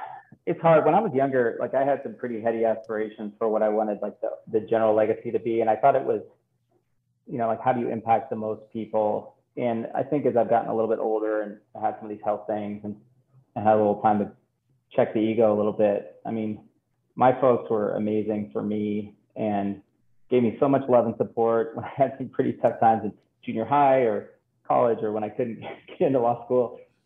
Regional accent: Flint, Michigan, United States; it is because I'm from Flint, Michigan.

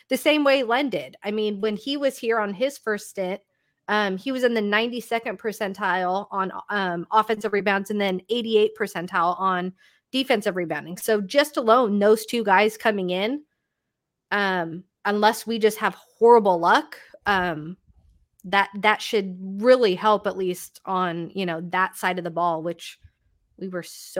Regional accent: Toronto, Ontario, Canada; like I can totally understand why I'm being from Toronto.

